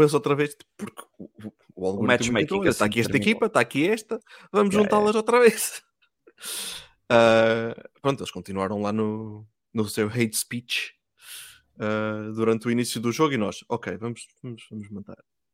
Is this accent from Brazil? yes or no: no; Portugal; Diz perfeitamente que nós somos portugueses.